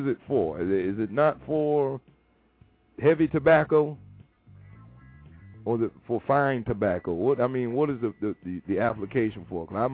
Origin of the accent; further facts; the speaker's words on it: Tampa, Florida, United States; I'm from Tampa though. I'm actually in Tampa, Florida.